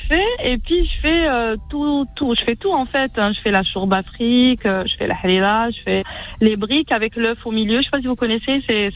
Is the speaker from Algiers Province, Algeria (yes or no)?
yes; Algiers, Algiers Province, Algeria; kabyle, donc je vais en Kabylie souvent. Je partais souvent en Kabylie, surtout pendant les vacances et tout. Et j'ai grandi à Alger, donc je cuisine beaucoup algérois aussi. Ensuite, je me suis mariée à Annaba.